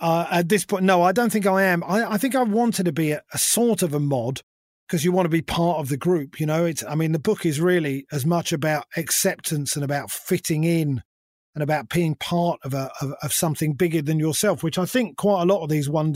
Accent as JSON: {"language": "English", "region": "London", "country": "United Kingdom", "tie": "born or raised there", "said": "I've always been a London boy. I grew up in London"}